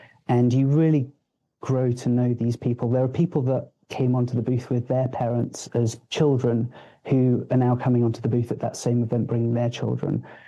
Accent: England, United Kingdom; I'm originally from England

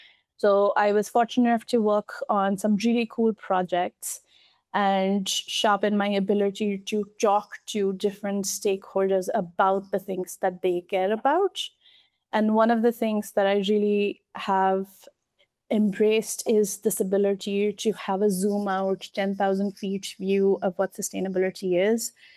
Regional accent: Delhi, India; Yeah, so I grew up in Delhi.

